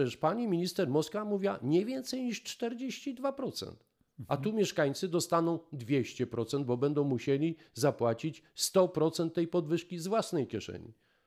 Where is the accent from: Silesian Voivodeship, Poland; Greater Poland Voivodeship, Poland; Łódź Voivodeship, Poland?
Silesian Voivodeship, Poland; Kolejny raz jesteśmy sortowani jako Ślązacy